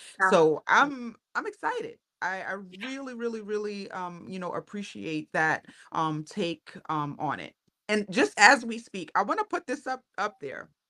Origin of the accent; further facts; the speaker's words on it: New York, United States; I'm a New Yorker.